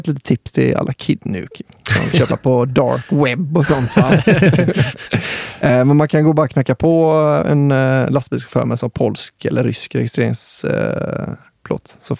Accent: Kungälv, Västra Götaland County, Sweden; hon är från Kungsbacka, jag är från Kungälv.

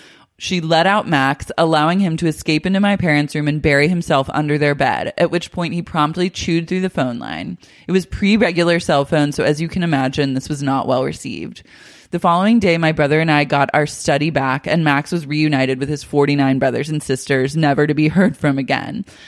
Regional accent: Australia; Keep in mind, I'm Australian and didn't really realize that health and dental insurance were totally different.

